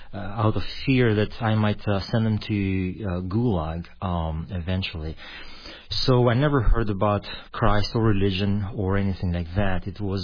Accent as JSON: {"language": "English", "country": "Albania", "tie": "born there", "second_language": "English", "said": "I was born in Albanian. I was born in 71, born during the communist regime. Both on my parents' sides, they came from dissident families. I never heard about Christ. It came from Eastern Orthodox families."}